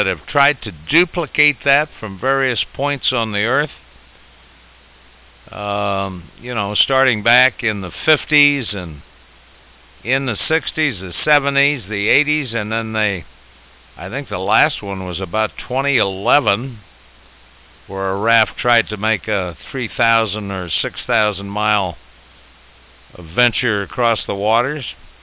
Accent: Hawaii, United States; I was born in the Hawaiian Islands, and my folks had lived out there for years, and boy, were they fluent with pigeon English, and they taught me a little bit as I was growing up.

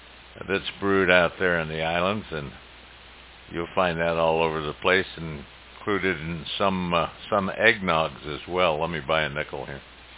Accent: San Francisco, California, United States; also born or lived in Hawaii; I left it at a young, tender age. I think I was around 5 or 6. And came up to the mainland where I grew up in San Francisco.

